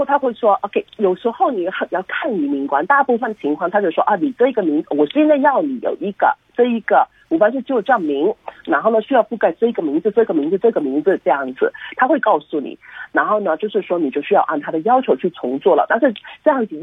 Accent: China; 我们就是中国人嘛，在这里我们常常都会有起一个英文名字，

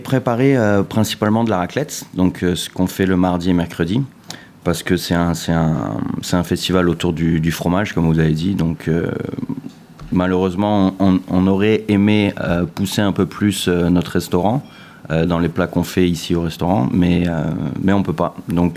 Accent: Nice, Provence-Alpes-Côte d'Azur, France; comme on est de Nice, on a le droit d'empiéter un petit peu

